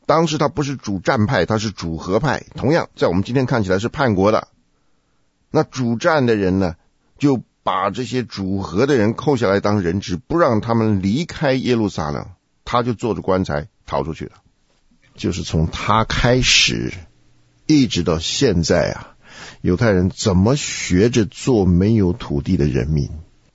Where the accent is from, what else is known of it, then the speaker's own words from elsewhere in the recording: China; 所以我们中国人这个忠孝节义这一套啊，